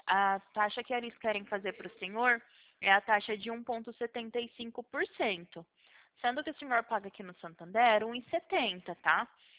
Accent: Presidente Prudente, São Paulo, Brazil; Eu sou de Presidente Prudente.

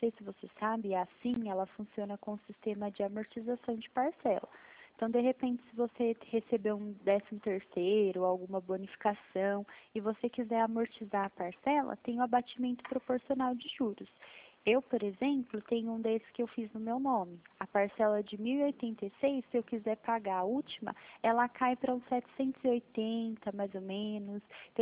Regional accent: Minas Gerais, Brazil; now in São Paulo, Brazil; Eu sou mineira, eu moro aqui no estado de São Paulo já tem 6 anos.

